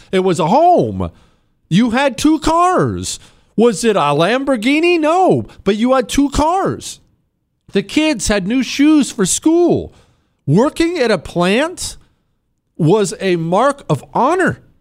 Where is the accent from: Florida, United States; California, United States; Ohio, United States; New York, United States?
Ohio, United States; I grew up in Northeast Ohio. I experienced this gutting through the 90s and 2000s.